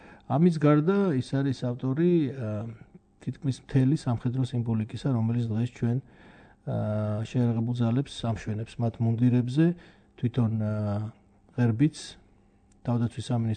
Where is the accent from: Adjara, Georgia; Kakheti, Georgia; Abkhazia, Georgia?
Kakheti, Georgia; ფაქტიურად ამ პერიოდში გავიზარდე მე თუშეთში.